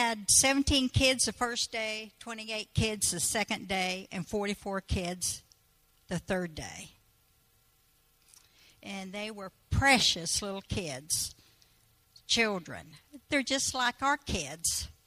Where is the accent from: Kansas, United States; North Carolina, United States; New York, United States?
Kansas, United States; I'm from Kansas. I know that.